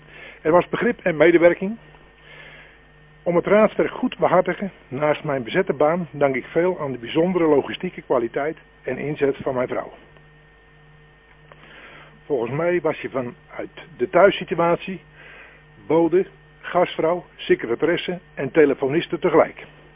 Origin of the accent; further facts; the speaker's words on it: Noordeloos, South Holland, Netherlands; now in Giessenburg, Netherlands; Opgegroeid in Noordloos. Gewerkt en gewoond in Hoogblokland als hoofd der school, zoals dat toen werd genoemd. En vanaf 1991 wonend in Giesenburg.